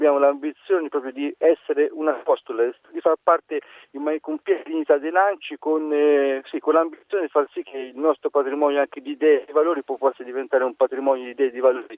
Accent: Tuscany, Italy; devo dire, vengo dalla provincia di Arezzo.

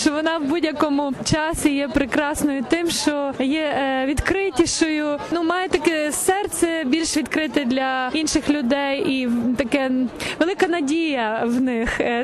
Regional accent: Lviv, Lviv Oblast, Ukraine; я зі Львова.

